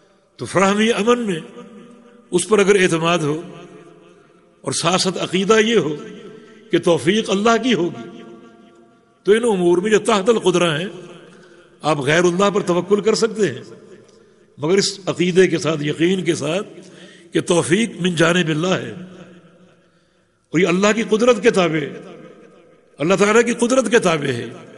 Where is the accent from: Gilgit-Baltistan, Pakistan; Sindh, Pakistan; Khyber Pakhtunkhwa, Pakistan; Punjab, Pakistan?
Sindh, Pakistan; میرا تعلق صوبہ سندھ سے ہے، پاکستان سے،